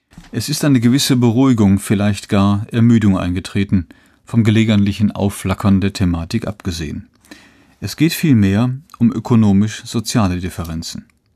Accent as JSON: {"language": "German", "region": "East Germany", "country": "Germany"}